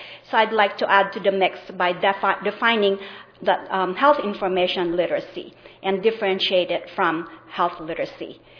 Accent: Worcester, Massachusetts, United States; I'm from Worcester, which is central Massachusetts.

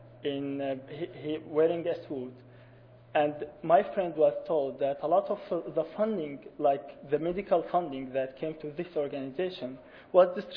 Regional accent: Syria; now in United States; so I came from Syria 2 years ago

